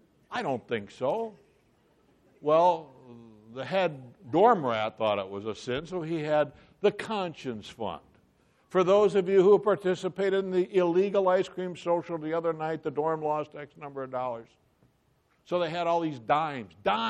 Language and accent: English; Buffalo, New York, United States; I grew up in Buffalo.